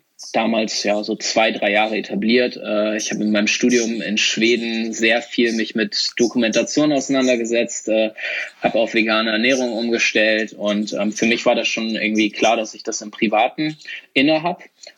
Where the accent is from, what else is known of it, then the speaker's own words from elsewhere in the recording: Hamburg, Germany; Ich komme nämlich auch aus Hamburg.